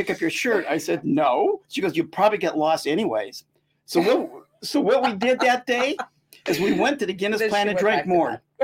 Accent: United States; So we go to this pub and they find out that I'm from the States and I'm running the marathon tomorrow, right?

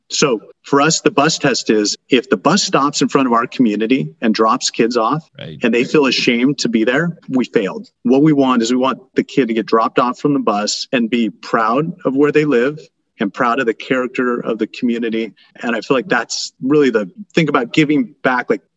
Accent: Iowa, United States; And growing up, going to middle school, I grew up in Iowa.

